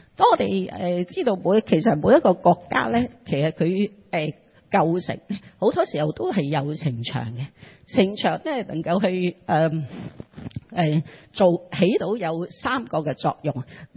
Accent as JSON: {"language": "Cantonese", "country": "China", "said": "我哋中國人最喜歡講咧就係自己人嚇"}